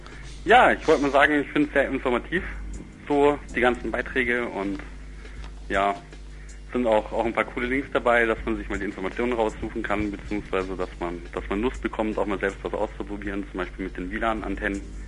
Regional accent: Munich, Bavaria, Germany; weil ich komme tatsächlich aus München.

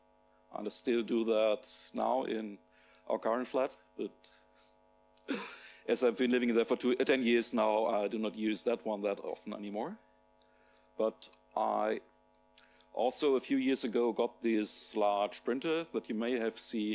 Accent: Bielefeld, North Rhine-Westphalia, Germany; I'm from Bielefeld in Germany. Yes, the city does exist.

